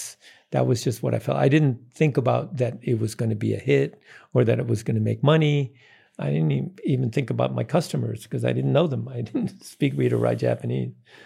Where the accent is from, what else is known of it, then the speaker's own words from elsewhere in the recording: Netherlands; English is a second language; I'm originally from the Netherlands.